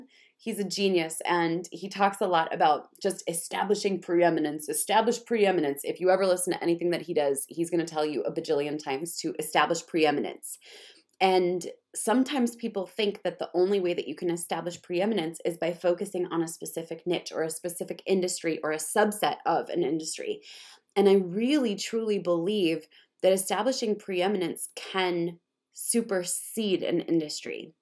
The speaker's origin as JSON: {"language": "English", "region": "Minnesota", "country": "United States", "said": "And I say niching down because I'm from Minnesota and that's just how I learned it."}